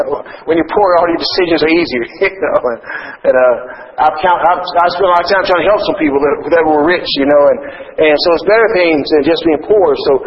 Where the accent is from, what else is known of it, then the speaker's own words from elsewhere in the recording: United States; moved away; I don't mean bad against my home country. Man, there's a lot of overweight people in the United States of America.